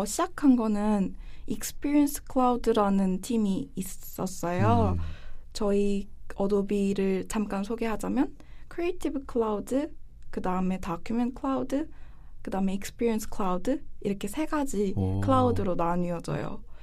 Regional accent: South Korea; 저는 쭉 한국에서 자라왔고 그리고 대학교도 한국에서 진학을 했어요.

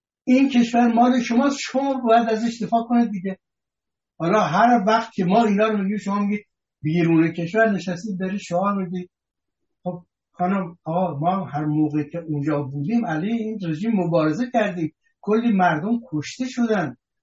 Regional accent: Iran; یک پیام من به عنوان یک ایرانی و هموطن شما

